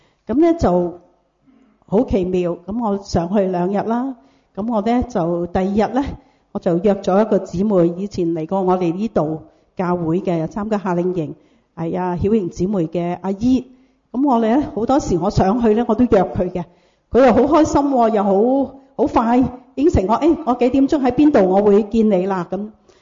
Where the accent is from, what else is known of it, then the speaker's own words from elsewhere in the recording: Foshan, Guangdong, China; 我30年前翻去我哋鄉下佛山嗰度咧。